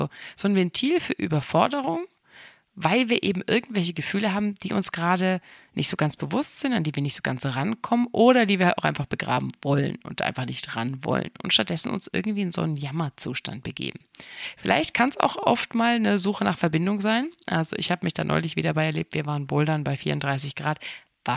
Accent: Bamberg, Bavaria, Germany; bin ich gerade in meiner Heimatstadt Bamberg angekommen.

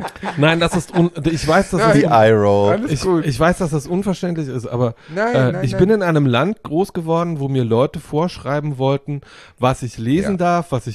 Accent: eastern Germany, Germany; mich als Ostdeutscher in meiner kompletten Identität in der westdeutschen Gesellschaft zu bewegen

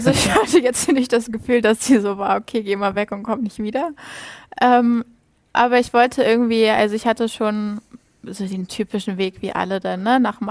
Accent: Schleswig-Holstein, Germany; Ich komme ja aus Schleswig-Holstein, ganz oben an der Grenze zu Dänemark. Und wir haben ja eine dänische Minderheit.

